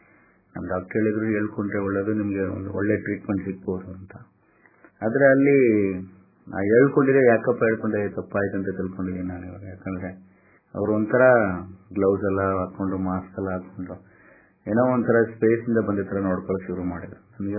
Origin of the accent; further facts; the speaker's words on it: Bengaluru, Karnataka, India; ನಾನು ಬೆಂಗಳೂರಲ್ಲಿ ಹುಟ್ಟಿ ಬೆಳೆದಿದ್ದು